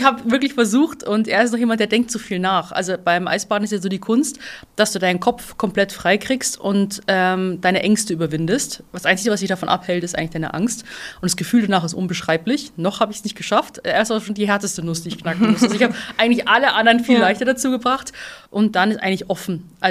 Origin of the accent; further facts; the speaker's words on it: Rosenheim, Bavaria, Germany; now in Berlin, Germany; Berlin ist schon schwieriger als Rosenheim, wo ich herkomme.